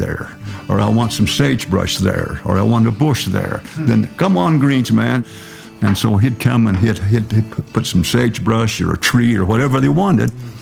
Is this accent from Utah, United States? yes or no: yes; Kanab, Utah, United States; So when I was a kid growing up in Kanab, you see these big trucks coming in from Hollywood